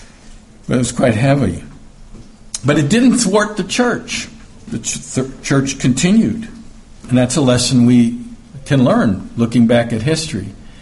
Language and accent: English; Chicago, Illinois, United States; a lot of these people I had known growing up in Chicago because they would come up to Chicago and be there for the holy days.